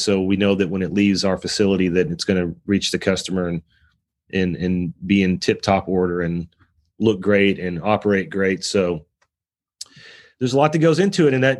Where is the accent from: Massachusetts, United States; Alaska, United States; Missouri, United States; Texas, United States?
Texas, United States; now in Dallas, United States; I'm from North Texas and moved to Dallas in 2001.